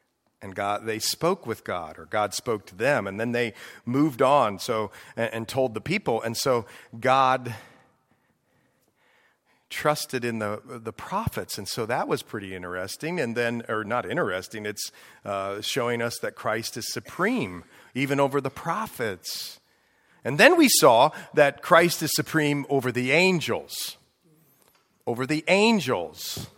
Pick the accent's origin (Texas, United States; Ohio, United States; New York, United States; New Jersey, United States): Ohio, United States; also born or lived in Pennsylvania; And then you move back to Pennsylvania, or we came from Ohio originally.